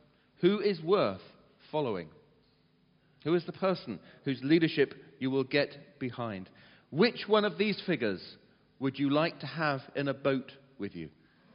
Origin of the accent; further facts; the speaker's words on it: England, United Kingdom; And of course, being English, we didn't want to say anything.